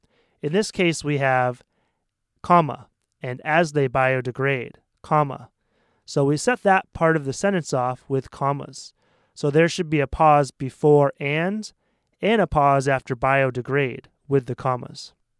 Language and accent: English; Maine, United States; I come from Maine, a state in the Northeast US, and we have the most famous lobster in the world.